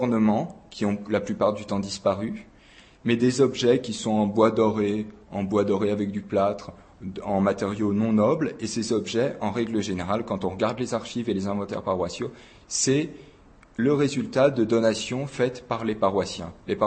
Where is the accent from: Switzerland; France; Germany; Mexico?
France; Alors en tant que Français, j'ai la chance de me sentir tout à fait étranger à ces polémiques.